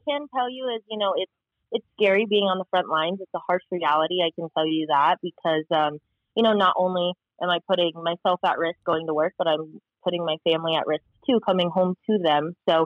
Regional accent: Reno, Nevada, United States; I moved back to Reno, Nevada, my hometown.

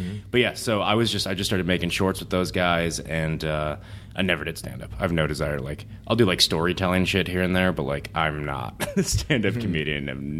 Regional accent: Michigan, United States; Like, I grew up in Michigan, and by the time it actually gets cold here

